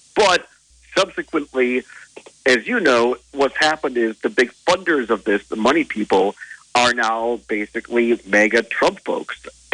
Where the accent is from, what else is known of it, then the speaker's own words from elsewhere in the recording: Richland Center, Wisconsin, United States; I mean, I grew up in Richland Center, which is in southwest Wisconsin.